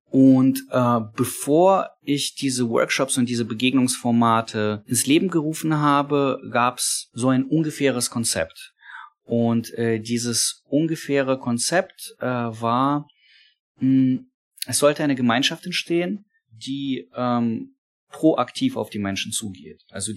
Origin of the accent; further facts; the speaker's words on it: Ukraine; Ich komme aus der Ukraine, bin sozialisiert mit vielem aus der Sowjetunion